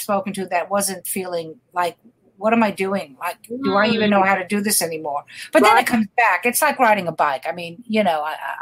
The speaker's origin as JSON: {"language": "English", "region": "New York", "country": "United States", "said": "And I come from New York where, what the fuck are you looking at?"}